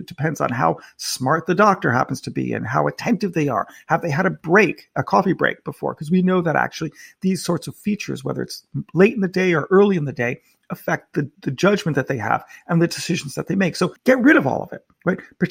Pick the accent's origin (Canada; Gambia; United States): United States; now in United Kingdom; I'm a visitor to this debate because I'm an American in the United Kingdom.